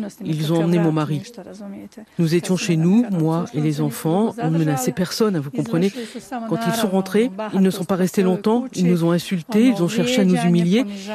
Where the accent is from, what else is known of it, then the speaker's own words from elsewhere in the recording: Srebrenica, Republika Srpska, Bosnia & Herzegovina; Je suis originaire de Srebrenica.